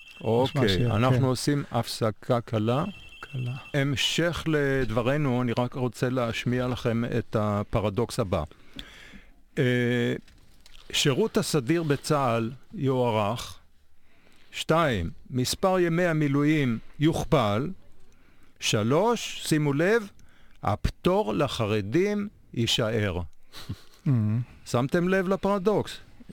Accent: Jerusalem, Jerusalem District, Israel; אנחנו ירושלמים ותיקים.

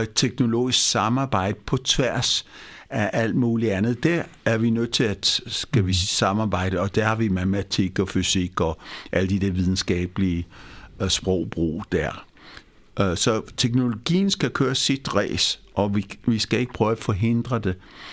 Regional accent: Mumbai, Maharashtra, India; Danish is a second language; now in Denmark; Nu er jeg opvokset i Indien, i Bombay, dengang hed Mumbai, Bombay.

